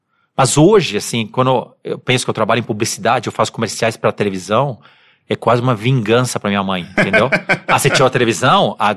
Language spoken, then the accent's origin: Portuguese; São Paulo, Brazil; born there; Eu nasci em São Paulo, Moema.